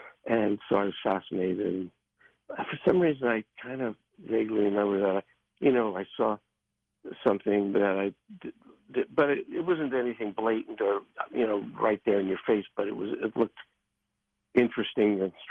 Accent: Brooklyn, New York, United States; I grew up in Brooklyn, but I spent my summers upstate, sort of out in the country

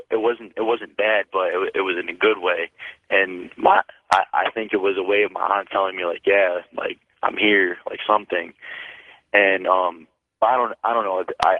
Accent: Bristol, Connecticut, United States; I'm 19 years old. I'm from Bristol, Connecticut. Small town.

